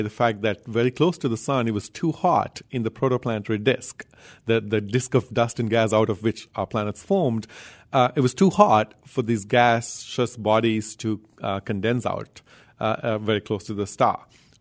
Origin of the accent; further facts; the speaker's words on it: Sri Lanka; I grew up in Sri Lanka, mm-hmm. Developing country with, even today, not a single professional astronomer.